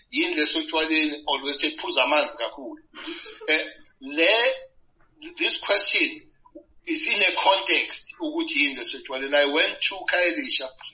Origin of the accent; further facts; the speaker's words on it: South Africa; I'm a South African